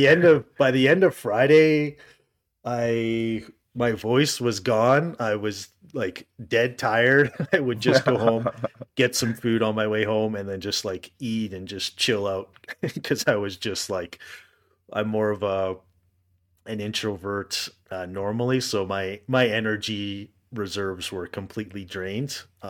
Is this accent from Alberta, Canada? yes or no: yes; Alberta, Canada; I'm from Canada and specifically Alberta, the province of Alberta.